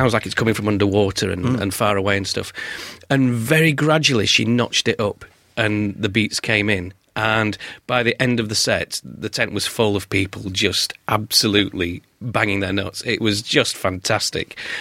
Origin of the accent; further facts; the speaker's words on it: Barnsley, Yorkshire and the Humber, United Kingdom; Yeah, when I was growing up in Barnsley